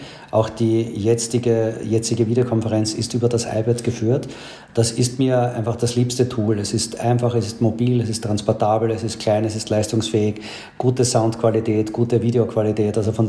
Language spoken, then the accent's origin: German; Austria; Ja, Lieblingsland wird schon meine Heimat bleiben, Österreich.